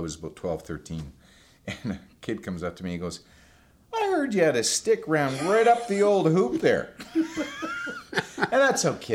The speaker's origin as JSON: {"language": "English", "town": "Taber", "region": "Alberta", "country": "Canada", "tie": "born or raised there", "said": "Tabor, Alberta."}